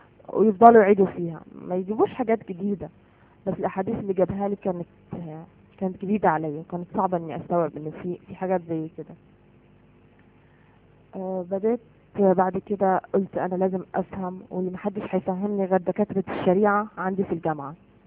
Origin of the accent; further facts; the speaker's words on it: Palestine; انا كفلسطينية استحالة اني احب مثلا اليهود او احب مثلا شارون يعني. فقال لي ما هاي هي الفرق، انه احنا عنا كمسيحيين انه احنا لازم نحب عدونا